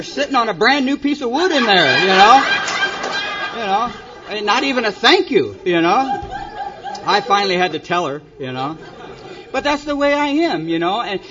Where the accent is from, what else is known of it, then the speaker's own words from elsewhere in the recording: California, United States; also born or lived in Detroit, United States; My mom, you know, I was born in Detroit. I come out to California when I was about 4 years old. We brought up in a little foster home for a while.